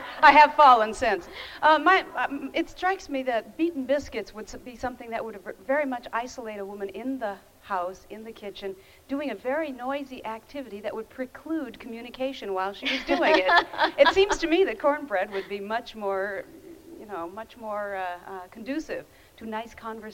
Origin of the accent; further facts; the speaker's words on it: Minnesota, United States; Hi, I'm from Minnesota originally